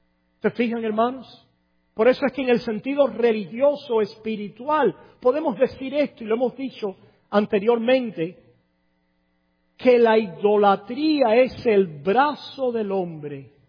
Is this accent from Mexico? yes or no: no; Cuba; como decíamos allá en mi pueblo, en Menga. ¿No habían oído eso? Eso es por allá, por el barrio de donde yo crecí, allá en Cuba.